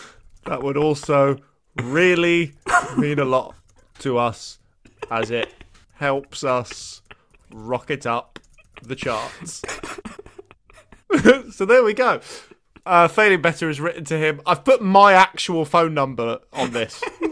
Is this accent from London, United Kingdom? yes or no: no; Brighton, South East England, United Kingdom; Because when I grew up in Brighton, you know, Brighton's always been like an okay place, but it's never been cool like it is now.